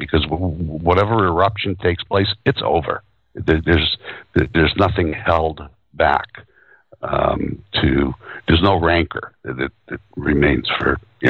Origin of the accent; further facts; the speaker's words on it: Boston, Massachusetts, United States; And Italian living room, and even growing up in Boston, in the Italian sections, the living room was something covered in plastic